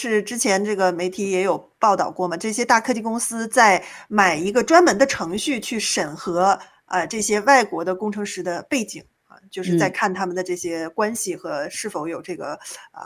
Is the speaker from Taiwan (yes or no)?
no; China; 包括我们自己是来自于中国大陆的哈